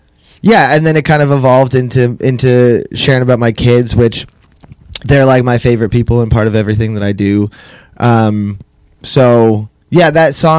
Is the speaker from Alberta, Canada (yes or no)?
no; Toronto, Ontario, Canada; Like as a kid, I grew up in Toronto in Rexdale